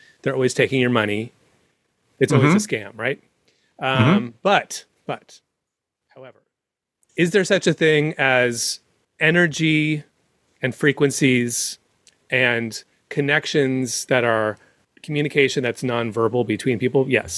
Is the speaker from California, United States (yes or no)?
yes; San Francisco, California, United States; From the Bay Area, from San Francisco. And then way back, parts of what would be considered the Ukraine, but apparently, you know, kicked out of everywhere because of the Jew part.